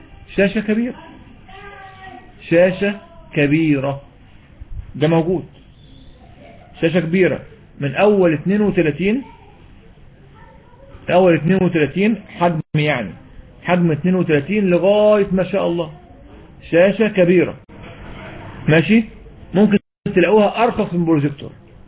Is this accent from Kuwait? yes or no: no; Egypt; في اكتر من كده كلام عملي عندنا في مصر يعني